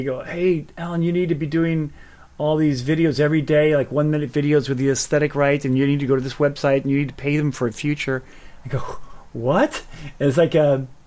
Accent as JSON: {"language": "English", "region": "Alabama", "country": "United States", "tie": "born or raised there", "said": "When I was growing up in Alabama"}